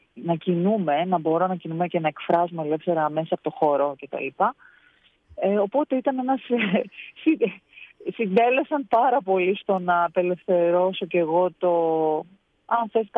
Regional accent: Greece; also born or lived in Düsseldorf; Είμαι παιδί της ομογένειας, θεωρώ ότι είμαι, γιατί γεννήθηκα στον ΟΕΣ, στον Ντίσελντορφ. Ήρθα βέβαια πολύ μικρή, οι δικοί μου έμειναν εκεί, 16 χρόνια ήταν η Γερμανία.

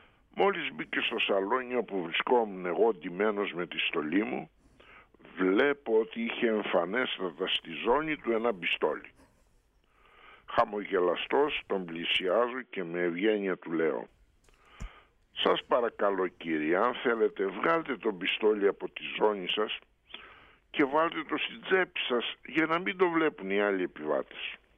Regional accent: Viannos, Crete, Greece; Εγώ είμαι ανατολικότερα, είμαι από τη Βιάνο.

